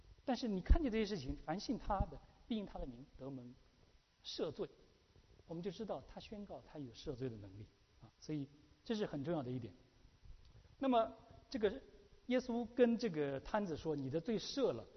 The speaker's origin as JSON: {"language": "Chinese", "country": "China", "said": "这个是就像连我们中国人都说了欠债还债，对不对？"}